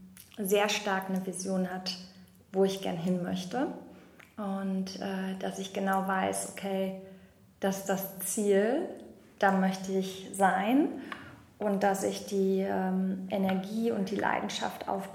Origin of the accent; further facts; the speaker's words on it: North Rhine-Westphalia, Germany; ich komme aus der Nähe von Köln.